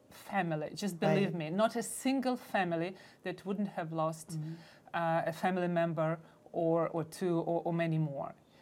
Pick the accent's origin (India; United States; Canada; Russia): Russia; Moscow; English is a second language; Yeah, I grew up in Moscow. Both of my parents were also born in Moscow. My grannies as well. So I'm 100% Moscovite.